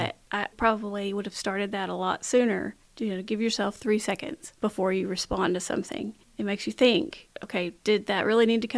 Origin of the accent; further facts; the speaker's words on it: Cabot, Arkansas, United States; growing up in Cabot, at that time, it was still small town. Mm-hmm. And I love that small town feel.